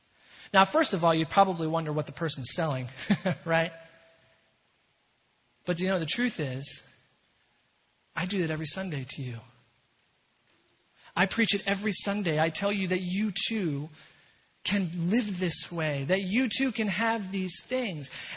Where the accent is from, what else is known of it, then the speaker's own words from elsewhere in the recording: Scotland, United Kingdom; you all know I'm Scottish, right? My mom was born and raised in Scotland. And Scottish history is something very, very important to me.